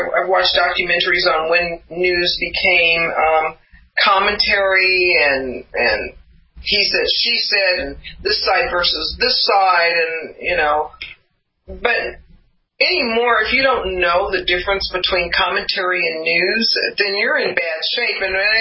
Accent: Los Angeles, California, United States; I'm this girl from the ghetto. I come from South Central.

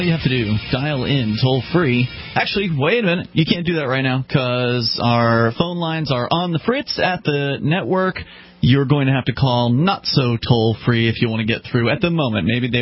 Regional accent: Sarasota, Florida, United States; I was born and raised in the Sarasota-Bradenton area

